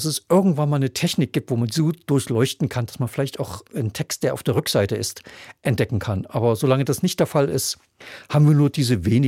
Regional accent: Leipzig, Saxony, Germany; als Leipziger

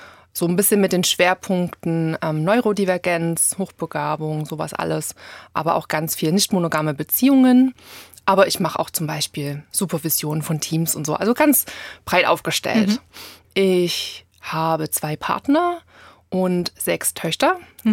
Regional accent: Plauen, Saxony, Germany; also born or lived in United States / Berlin; ich bin 44 Jahre alt. Ich stamme aus Sachsen, bin in Plauen geboren und lebe dort nach Stationen in den USA und in Berlin auch wieder seit vielen Jahren und pendle immer zwischen Plauen und in der Nähe von Chemnitz.

